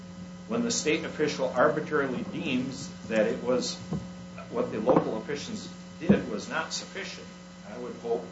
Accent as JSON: {"language": "English", "town": "Bear Creek Township", "country": "United States", "said": "I'm from Bear Creek Township."}